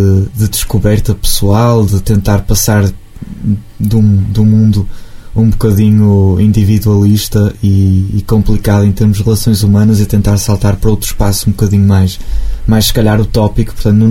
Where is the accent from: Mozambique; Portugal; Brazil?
Portugal; o assumir que somos portugueses e estamos em Portugal e estamos por Portugal e com Portugal e para Portugal é uma vantagem extrema